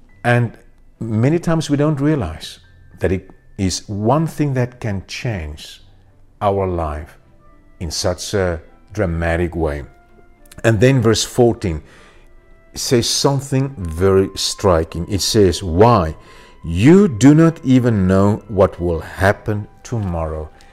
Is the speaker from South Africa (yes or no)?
yes; South Africa; Last week I got some bad news from my home country, South Africa.